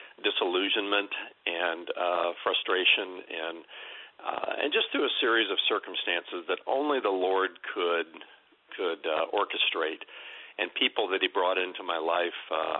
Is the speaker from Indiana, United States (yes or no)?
yes; Fort Wayne, Indiana, United States; he started a church in my hometown of Fort Wayne, Indiana.